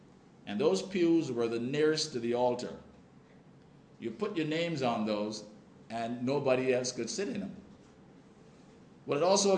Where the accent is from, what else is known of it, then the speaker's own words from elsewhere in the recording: Barbados; I remember, for example, growing up in Barbados as a young boy